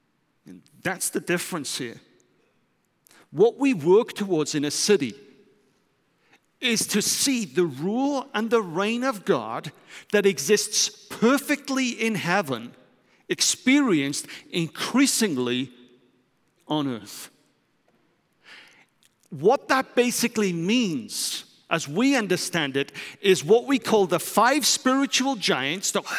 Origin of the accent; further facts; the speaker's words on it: United Kingdom; now in Netherlands; my wife is German, I'm British